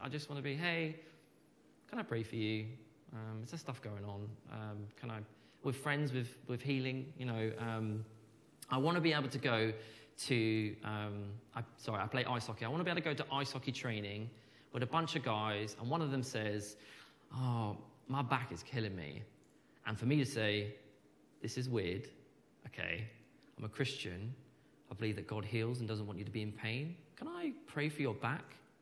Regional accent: Havant, South East England, United Kingdom; I grew up in Asda and Havant.

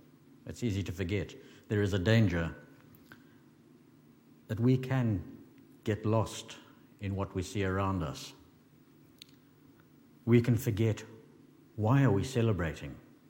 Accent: Zimbabwe; I remember many years ago when I was growing up in Zimbabwe. It was at the time primarily a farming community.

